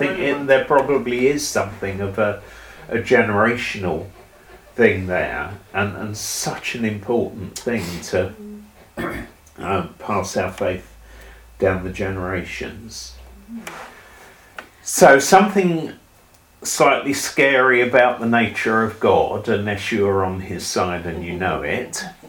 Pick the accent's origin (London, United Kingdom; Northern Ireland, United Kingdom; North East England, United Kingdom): London, United Kingdom; a game that we used to play growing up in London, and going around the underground all the time.